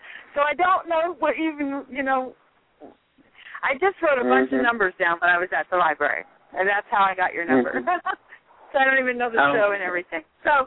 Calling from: Sacramento, California, United States; I'm calling from Sacramento.

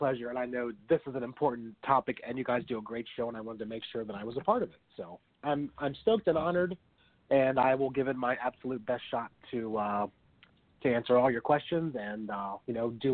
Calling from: Pennsylvania, United States; I live in central Pennsylvania, south central Pennsylvania, to be exact.

